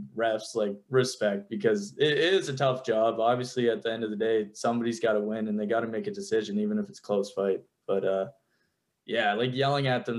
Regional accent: New Brunswick, Canada; but I'm from Canada, New Brunswick, and I'm pretty dog shit at it.

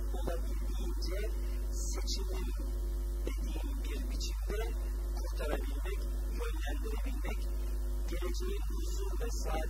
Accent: Istanbul, Turkey; born there; İstanbul'un göbeğinde Cerrahpaşa'da dünyaya geldim.

